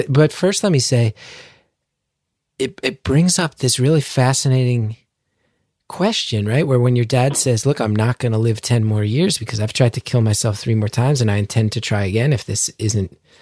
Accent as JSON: {"language": "English", "country": "United States", "said": "I mean, I do just want to also say that as an American, hearing that the state of American politics was ultimately one of the things that pushed him past a point of hope"}